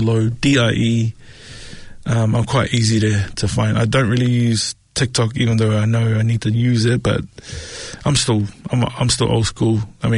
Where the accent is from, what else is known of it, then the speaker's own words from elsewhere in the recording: Mangere, Auckland, New Zealand; I'm a boy from Favona, Mangere